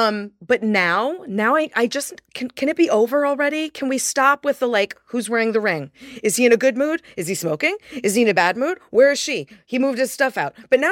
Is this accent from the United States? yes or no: yes; Boston, Massachusetts, United States; accent: Boston; I am from Boston, and I grew up with guys like Ben Affleck. I know guys like Ben Affleck, right? I know every Sully in the greater Boston area, all right? And my accent's going to come out